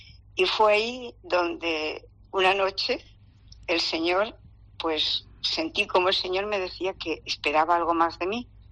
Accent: Castellón, Valencian Community, Spain; yo soy de Castellón, de la mediana de una familia católica con 3 hijos, 2 varones y yo. Toda la vida he sido alumna del Colegio de la Consolación

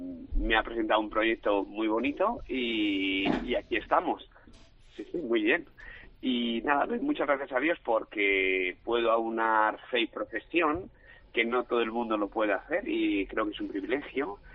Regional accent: Madrid, Community of Madrid, Spain; moved away; yo soy un madrileño que mañana voy a hacer 20 años en Galicia.

